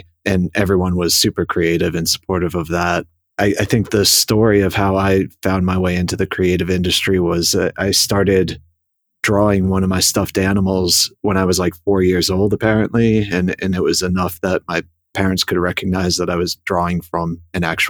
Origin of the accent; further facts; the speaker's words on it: Boston, Massachusetts, United States; I was born in Boston and raised just outside the city.